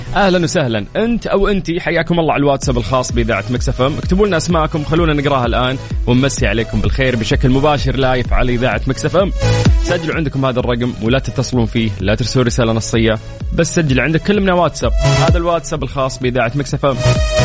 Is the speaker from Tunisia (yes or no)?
no; Saudi Arabia; أوكي يعني ديرتنا مثل أي ديار كثير في العالم فيها حر، صيف